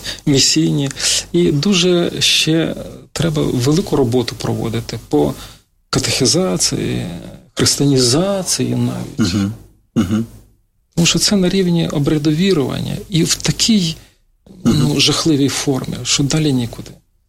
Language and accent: Ukrainian; Poltava Oblast, Ukraine; now in Kharkiv, Ukraine; Я сам з Полтавщини. І вже 30 років я в Харкові і вважаю себе харків'янином.